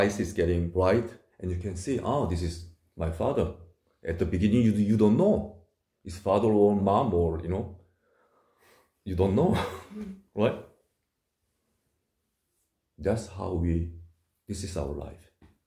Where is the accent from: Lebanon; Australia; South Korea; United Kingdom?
South Korea; English is a second language; So now, there's many temples in Korea also. I'm from Korea.